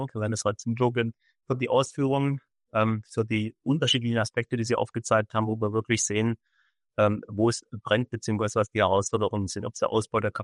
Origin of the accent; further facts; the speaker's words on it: Stuttgart, Baden-Württemberg, Germany; Ich komme aus dem Stuttgarter Raum